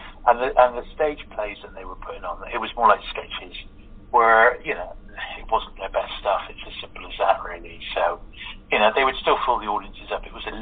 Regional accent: Plymouth, South West England, United Kingdom; Actually, Laurel and Hardy did their very last public appearance together as Laurel and Hardy on stage in my hometown in Plymouth.

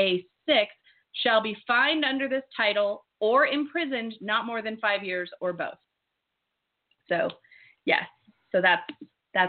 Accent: California, United States; And it never occurred to me because I was raised in Marin.

